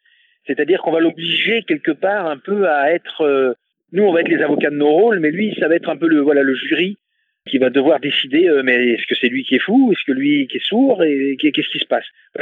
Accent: Paris, Île-de-France, France; now in Toulouse, France; Moi, je suis venu de Paris il y a de ça maintenant un petit bout de temps. En 98, je suis venu à Toulouse.

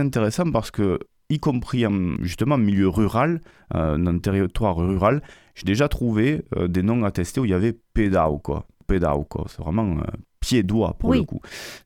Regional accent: Toulouse, Occitanie, France; comme je suis né à Toulouse et je suis né en 1980, j'ai toujours vécu à Toulouse

